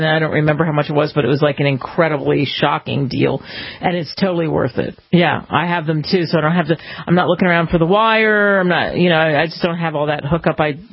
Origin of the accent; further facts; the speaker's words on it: New Jersey, United States; I grew up in New Jersey, and it's still illegal in New Jersey.